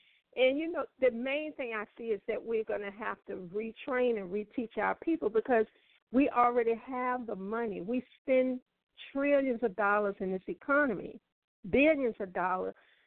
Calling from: Richmond, Virginia, United States; Richmond, Virginia.

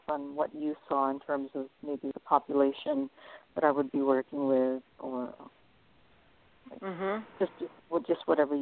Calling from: California, United States; I'm calling from California.

